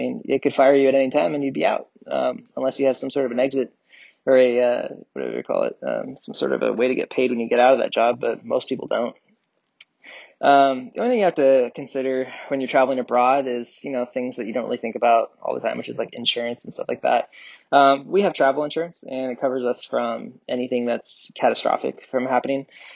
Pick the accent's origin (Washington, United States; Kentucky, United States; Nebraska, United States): Washington, United States; Seattle; also born or lived in Idaho / Los Angeles; I grew up in Seattle, went to Idaho, and in my high school years, went down to Los Angeles for my college years.